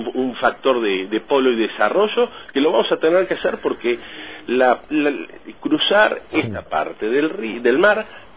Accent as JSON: {"language": "Spanish", "region": "Tierra del Fuego", "country": "Argentina", "said": "me alegra como argentino, me alegra como fueguino"}